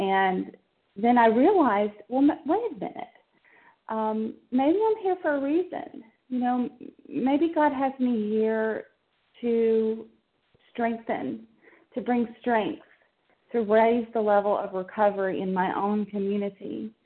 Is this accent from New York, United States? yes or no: no; Tennessee, United States; I'm from Tennessee, and I've been on this line now for about 6 months, and I'm learning so much.